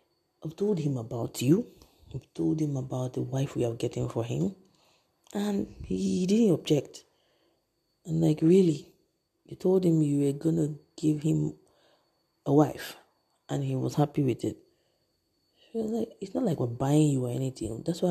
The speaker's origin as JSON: {"language": "English", "region": "Anambra", "country": "Nigeria", "said": "So, I'm from Anambra State. And Enugu and Anambra used to be the same. So, it's not quite far from each other. The Ubas are they're from Enugu State and I'm from Anambra State. So, all road led to Anambra, Oka to be precise"}